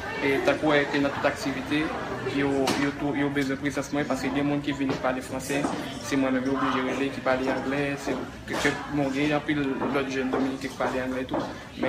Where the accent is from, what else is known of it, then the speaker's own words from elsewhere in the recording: Haiti; pour que Haïtien, en tant qu'Haïtien, côté mieux représenté Haïtien, pour me sentir fier